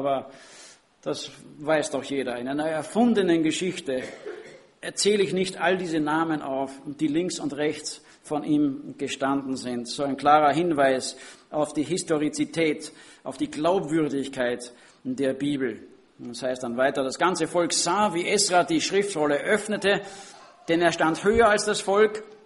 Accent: Linz, Upper Austria, Austria; Ich kenne es noch aus meiner Kindheit in der Gemeinde in Linz.

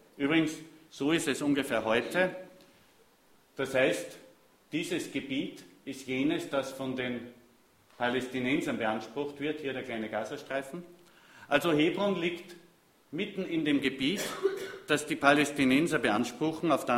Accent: Thalheim, Germany; so ein Beinkammer hat es in meiner Kindheit auch in Thalheim gegeben, da konnte man sogar rein als Kinder.

